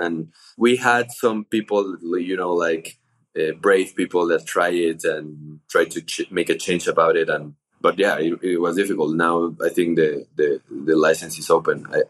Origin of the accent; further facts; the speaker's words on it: Mexico; English is a second language; And me neither, from even when I am from Mexico.